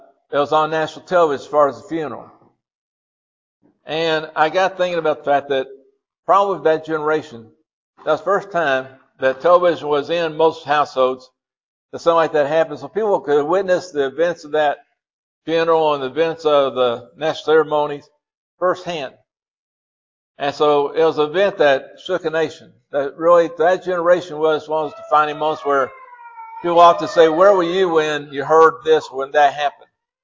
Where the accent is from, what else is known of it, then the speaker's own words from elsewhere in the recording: Louisville, Kentucky, United States; I said, I grew up in West End of Louisville.